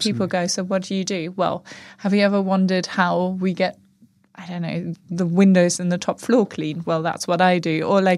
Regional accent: United Kingdom; And I know it's because we're so British in a sense that, like, we live and breathe this culture.

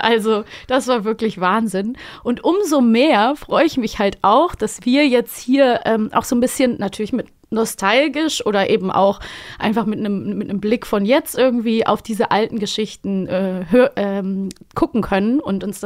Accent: Cologne, North Rhine-Westphalia, Germany; in Köln, wo ich herkomme.

